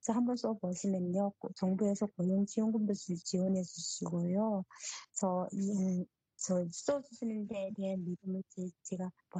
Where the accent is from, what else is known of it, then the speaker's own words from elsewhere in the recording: North Korea; accent: North Korean; now in South Korea; 제가 북한 사투리가 나왔나 봐요.